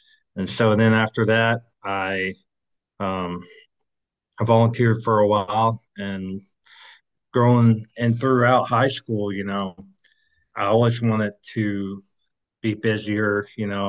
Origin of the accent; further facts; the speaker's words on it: Murfreesboro, Tennessee, United States; Where I grew up in Murfreesboro, Tennessee, was a small town at the time. It's not a small town anymore